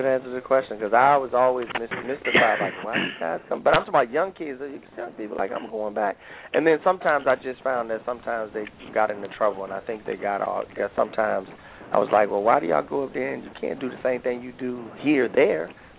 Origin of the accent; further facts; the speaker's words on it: Detroit, Michigan, United States; moved away as an adult; with me pretty much being born and raised in Detroit, I know what it's like.